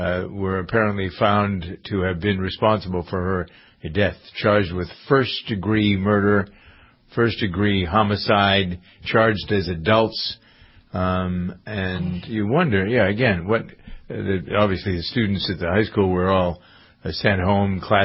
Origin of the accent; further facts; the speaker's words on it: Framingham, Massachusetts, United States; In my hometown, Framingham, they've had fights.